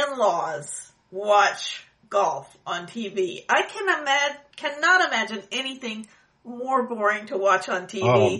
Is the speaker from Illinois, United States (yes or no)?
no; Beaumont, Texas, United States; It's bad here, don't get me wrong, but I'm from Beaumont.